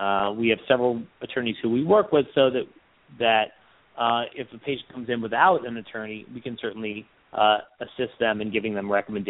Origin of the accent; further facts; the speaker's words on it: East Coast, United States; Growing up on the East Coast, I had a fantastic opportunity as a youth to ski quite often with my family